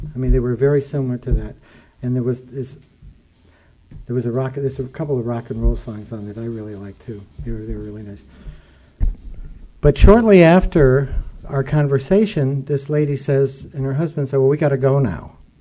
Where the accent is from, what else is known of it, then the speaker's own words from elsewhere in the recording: Massachusetts, United States; And I said, well, I'm from Massachusetts. The stone capital of the world.